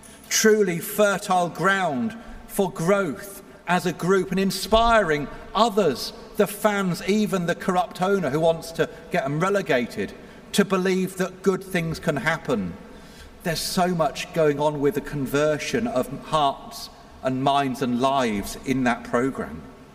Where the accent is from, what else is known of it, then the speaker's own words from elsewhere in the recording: England, United Kingdom; And yes, I'm saying that as an Englishman, as you're celebrating 250 years of getting away from England.